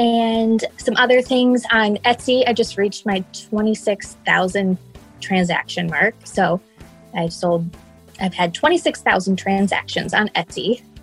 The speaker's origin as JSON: {"language": "English", "town": "Cedar Rapids", "region": "Iowa", "country": "United States", "said": "I'm from Cedar Rapids, Iowa."}